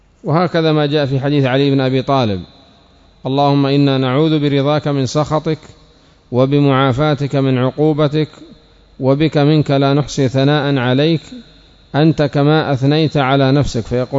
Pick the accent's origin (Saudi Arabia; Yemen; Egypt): Yemen; Aden; وفي بلادنا عدن المحروسة تغلق المطاعم